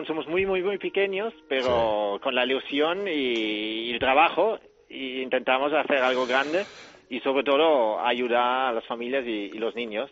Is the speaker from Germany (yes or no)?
yes; Germany; Spanish is a second language; Yo soy alemán.